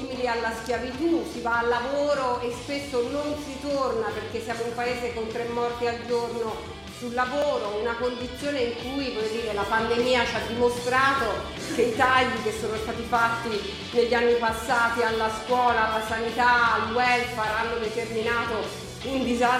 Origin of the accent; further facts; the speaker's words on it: Pisa, Tuscany, Italy; Ma io vengo appunto da Pisa.